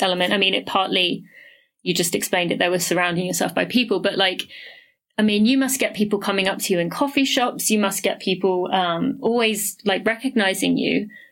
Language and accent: English; England, United Kingdom; growing up in England